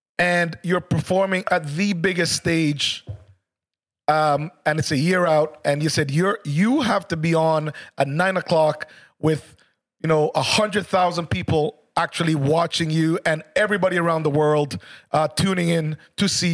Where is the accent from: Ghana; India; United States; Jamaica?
Jamaica; I'm Jamaican from the country.